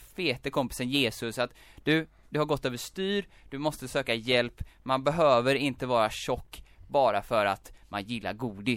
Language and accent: Swedish; Gothenburg, Västra Götaland County, Sweden; Speciellt då vid Huxbo-området där jag kommer ifrån.